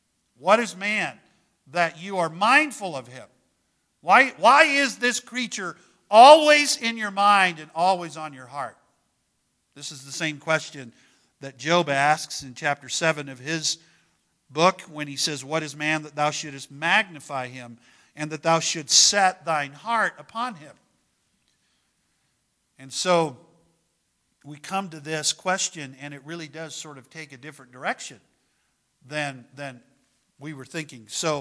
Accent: Texas, United States; I was raised in Texas. I was raised in South Texas. I was raised in South, South Texas. I was raised way down at the bottom of Texas, 13 miles from the Mexican border.

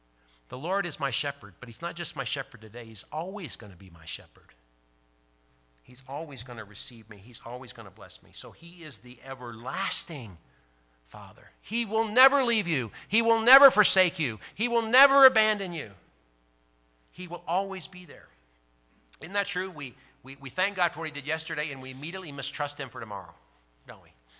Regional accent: Phoenix, Arizona, United States; I'm from Phoenix, so I'm like, we got spanked.

